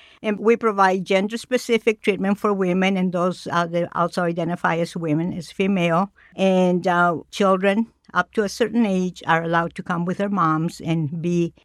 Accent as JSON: {"language": "English", "region": "Sonora", "country": "Mexico", "said": "I am originally from Sonora, Mexico. I'm a Mexican indigenous woman, and my descendants are Tohono O'odham. My father came from an O'odham community in Caborca, Sonora. I also have Yaqui ancestry"}